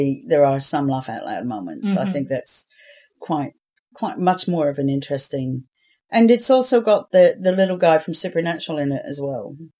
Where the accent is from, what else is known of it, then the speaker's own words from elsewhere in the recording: Ireland; accent: Irish; I went back into my Irish accent then and said films, didn't I?